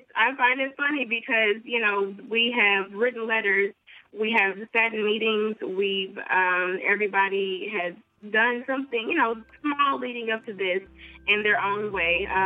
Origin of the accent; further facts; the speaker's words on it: St. Louis, Missouri, United States; I'm from St. Louis, Missouri, actually. A lot of my family lives in the Ferguson-Florissant area.